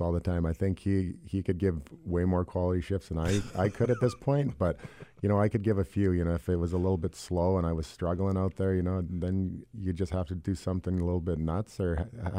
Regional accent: British Columbia, Canada; You know, being from British Columbia, I cheered for Edmonton actually

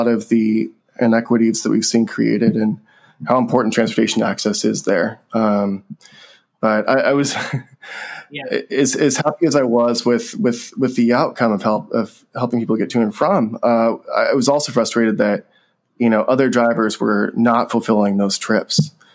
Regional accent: California, United States; I wrote this blog post when I joined about my hometown, which is in the Central Valley of California, food rich area, breadbasket of the world, immense food access issues, immense.

